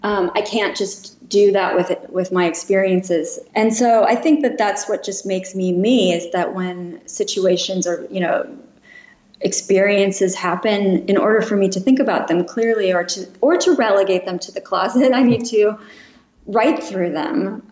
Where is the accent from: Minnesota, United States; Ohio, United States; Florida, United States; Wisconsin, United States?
Wisconsin, United States; I grew up in Wisconsin. You know, I was the daughter of people who were divorced.